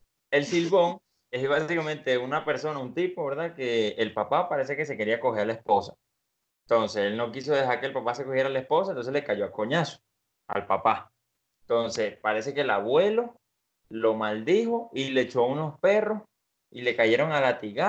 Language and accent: Spanish; Venezuela; ya que tú estás allá y yo estoy aquí y los dos somos de Venezuela